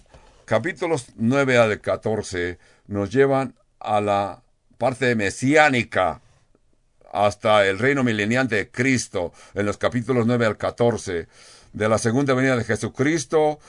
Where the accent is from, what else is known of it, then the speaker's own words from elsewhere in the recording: California, United States; moved away as an adult; now in Albuquerque, United States; Yo vine de California, muy jovencito, recién casado